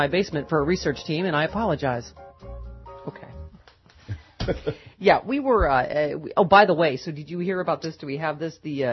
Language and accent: English; Buffalo, New York, United States; A lot of snowblowing. I grew up in Buffalo.